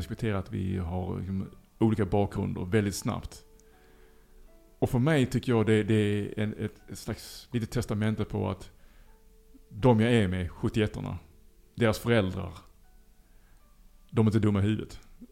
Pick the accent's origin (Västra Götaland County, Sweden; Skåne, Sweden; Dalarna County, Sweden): Skåne, Sweden; Lund; born there; Jag är så tacksam över att jag är född i Lund.